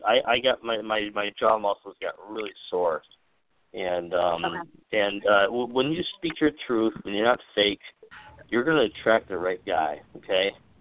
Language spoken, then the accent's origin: English; Wisconsin, United States; Well, I'm from Wisconsin, so I can make that joke.